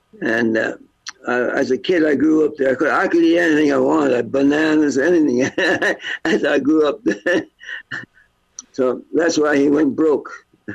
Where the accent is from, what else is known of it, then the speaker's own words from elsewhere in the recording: Guelph, Ontario, Canada; I was born in Guelph, yeah. On Arrow Street.